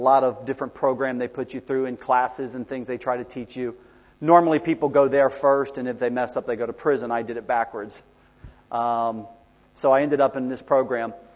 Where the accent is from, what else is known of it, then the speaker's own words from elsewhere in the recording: Cincinnati, Ohio, United States; I came back to my hometown of Cincinnati, Ohio, and was basically running and hiding from the law